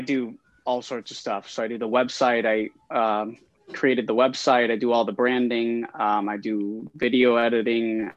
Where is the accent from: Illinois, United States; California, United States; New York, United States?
California, United States; Modesto; now in Stockton, United States; So I grew up in Modesto, California.